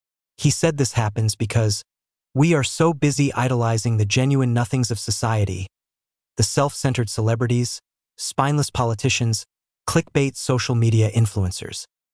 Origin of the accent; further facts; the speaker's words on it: Northeast, United States; I couldn't help but relate his comments to my own family and the culture I experienced growing up in the Northeast.